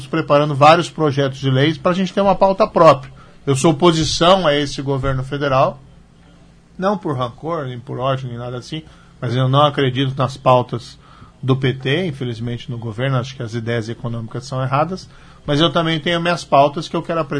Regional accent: Maringá, Paraná, Brazil; venho sempre com muito prazer aqui para Maringá, que é a minha terra natal, inclusive. Tenho até minha mãe que mora aqui.

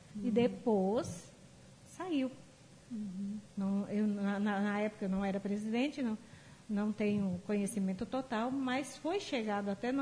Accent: Orizona, Goiás, Brazil; inclusive eu não sou de Maringá, né? Então eu sou da cidade de Orizona.

